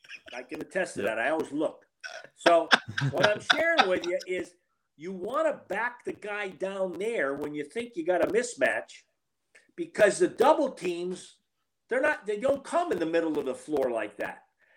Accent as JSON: {"language": "English", "town": "Boston", "region": "Massachusetts", "country": "United States", "said": "Well, a lot of people know I'm from the Boston area. So the fans were not a surprise to me."}